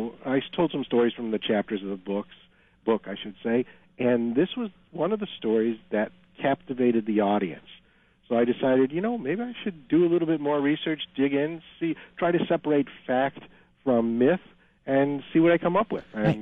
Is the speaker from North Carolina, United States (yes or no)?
no; Buffalo, New York, United States; I was a senior in college, had to write a paper about my hometown of Buffalo, New York.